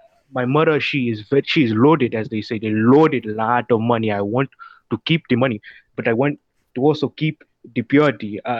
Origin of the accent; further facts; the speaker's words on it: Nigeria; Very serious, because you, as you know, I am Nigeria.